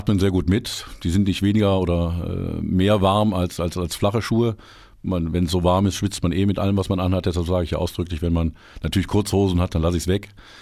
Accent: Aachen, North Rhine-Westphalia, Germany; born there; now in Erfurt, Germany; ich lebe jetzt seit 22 Jahren in Erfurt, aber ich bin in Aachen geboren. Und Aachen ist als rheinländische Hochburg ja karnevalsverseucht, sage ich mal ganz vorsichtig.

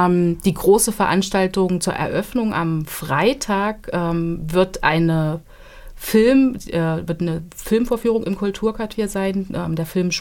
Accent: Thuringia, Germany; Aber ich glaube tatsächlich, als Thüringerin, es war schon immer da und es ist jetzt einfach nur sichtbarer.

